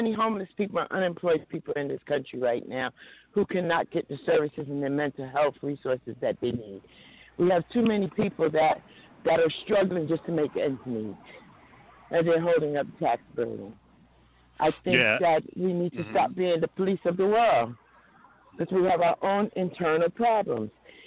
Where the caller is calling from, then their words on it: New Jersey, United States; I'm calling from New Jersey.